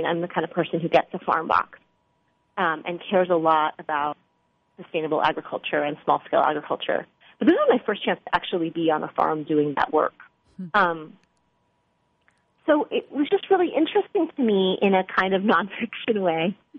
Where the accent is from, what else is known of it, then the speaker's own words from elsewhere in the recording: California, United States; I mean, I'm a Californian, like, you know, in my growing up.